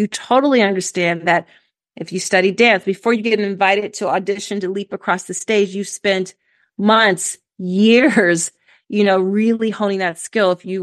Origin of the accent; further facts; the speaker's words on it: Philadelphia, Pennsylvania, United States; I'm from Philly, in the Commonwealth of Pennsylvania